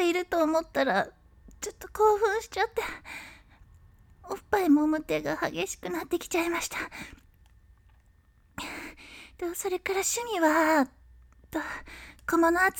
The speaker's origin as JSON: {"language": "Japanese", "region": "Kyushu", "country": "Japan", "said": "私の出身は九州です。九州は美味しい食べ物もたくさんあるし"}